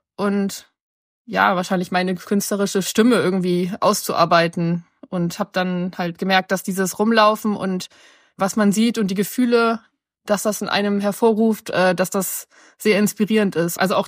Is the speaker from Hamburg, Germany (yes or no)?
yes; Hamburg, Germany; born there; also born or lived in London; Ich bin 1988 in Hamburg geboren.